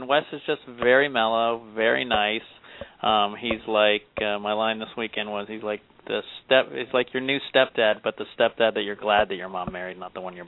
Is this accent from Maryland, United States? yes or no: yes; Silver Spring, Maryland, United States; I was Silver Spring, Maryland, right in between D.C. and Baltimore.